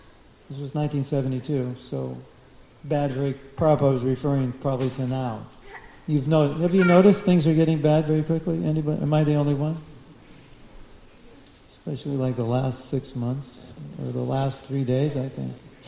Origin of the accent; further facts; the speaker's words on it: Los Angeles, California, United States; This is Los Angeles. I grew up in Los Angeles.